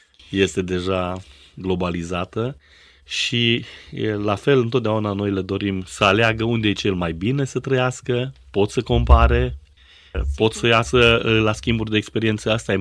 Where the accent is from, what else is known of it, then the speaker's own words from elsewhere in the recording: Romania; vă spun chiar și eu, ca și român și vorbitor de limbă română